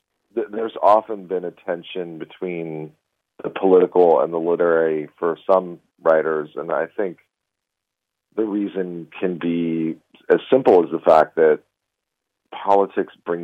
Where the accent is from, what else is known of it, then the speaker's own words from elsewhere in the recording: United States; And I personally, as an American Jew, find that upsetting that that's in the poem.